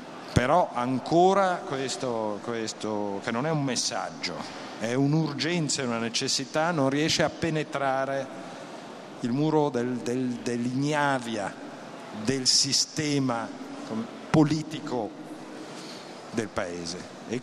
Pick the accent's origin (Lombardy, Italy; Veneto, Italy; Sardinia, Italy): Lombardy, Italy; Milan; Io vengo da Milano.